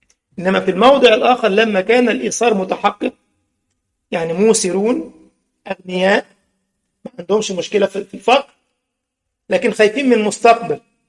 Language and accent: Arabic; Egypt; كنا نعرف بعض الأسر عندنا في مصر مشيوا مع الموجة دي